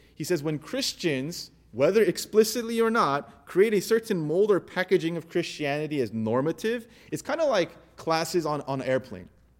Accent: United States; And I know this is something that a lot of us can relate to because we're Asian American. We're essentially part of two cultures.

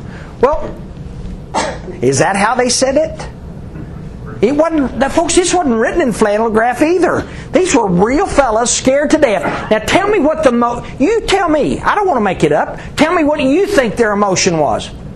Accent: Texas, United States; I grew up in West Texas, so do not ask me.

